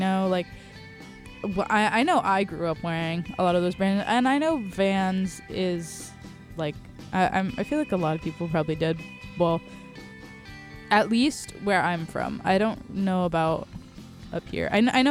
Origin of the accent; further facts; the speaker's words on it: Long Beach, California, United States; I'm from Long Beach